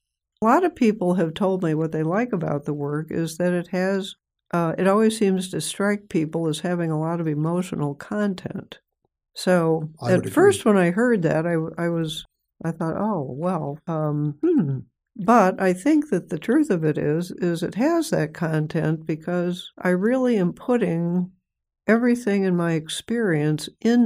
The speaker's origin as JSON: {"language": "English", "region": "Midwest", "country": "United States", "said": "I came from the Midwest, much of which is flat farmland, to this little island"}